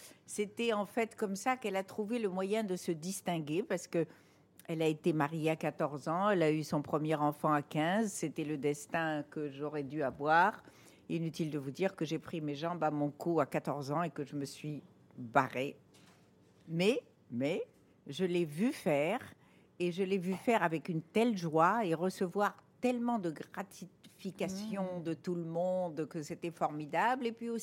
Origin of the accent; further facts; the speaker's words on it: Morocco; Moi, je suis marocaine